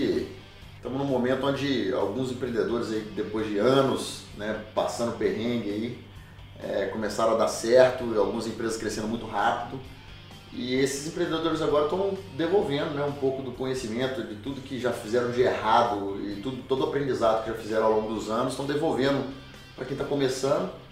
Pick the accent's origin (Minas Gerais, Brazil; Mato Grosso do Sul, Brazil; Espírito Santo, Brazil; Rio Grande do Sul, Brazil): Minas Gerais, Brazil; Governador Valadares; eu fico feliz em saber que minha região, minha cidade natal aí está começando a criar alguns talentos.